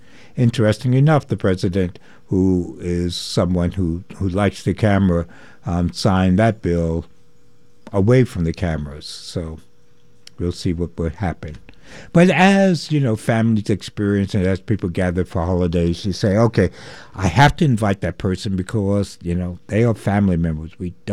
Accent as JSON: {"language": "English", "town": "Queens", "region": "New York", "country": "United States", "said": "I am also from Queens, so maybe I will chime in here."}